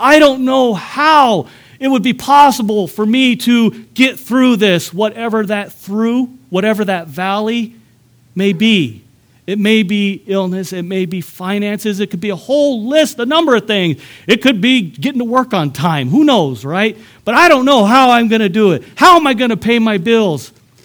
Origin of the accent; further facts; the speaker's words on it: California, United States; I've seen a lot of beaches from the Pacific Ocean to where I was raised in California to the Gulf to the Atlantic, all around me.